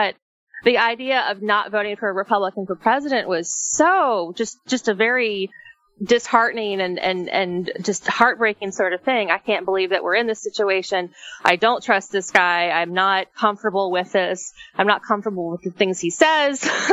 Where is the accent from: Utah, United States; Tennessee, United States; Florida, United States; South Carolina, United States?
Florida, United States; the I-4 corridor that runs through Central Florida, which is my hometown area